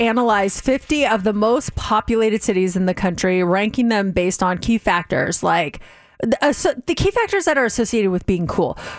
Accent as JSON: {"language": "English", "town": "Denver", "region": "Colorado", "country": "United States", "tie": "born or raised there", "said": "My hometown, Denver, Colorado, number 6. So we come from some pretty cool places."}